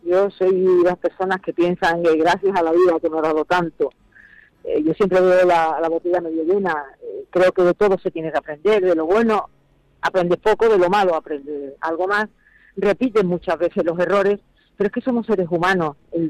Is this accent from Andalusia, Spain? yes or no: no; Madrid, Community of Madrid, Spain; Los madrileños somos muy aficionados a caminar por la ciudad.